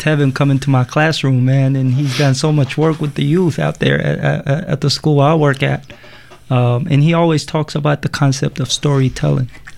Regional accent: Eritrea; for somebody like me, who I'm from East Africa, I'm from Eritrea. And Eritrea is a country that's been through a lot of war, a lot of chaos, you know.

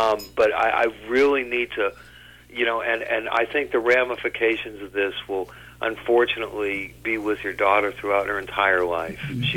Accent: Florida, United States; And I'm talking about growing up in Florida.

